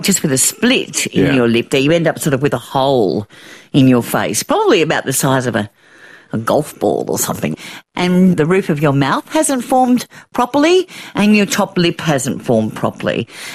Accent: Yarram, Victoria, Australia; born there; I was born in Yarram and Dad was teaching a little school in Tarraville in Gippsland on the coast there.

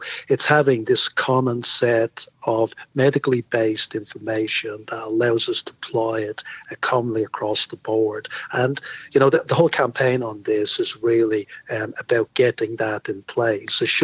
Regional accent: Ireland; I'm from Ireland originally

